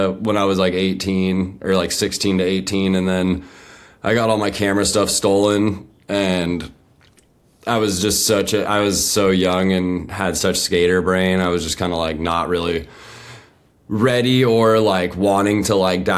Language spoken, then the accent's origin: English; Irvine, California, United States; moved away as an adult; now in San Diego, United States; I'm from Irvine, California, and I lived there till I was 18, and then moved down to San Diego, and I've lived in San Diego ever since.